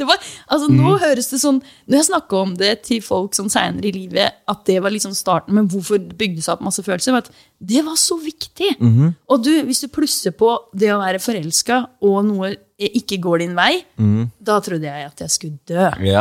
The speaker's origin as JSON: {"language": "Norwegian", "region": "Oslo", "country": "Norway", "tie": "born or raised there", "said": "Det var for at jeg hadde så mye på hjertet når jeg vokste opp på Ellingsru."}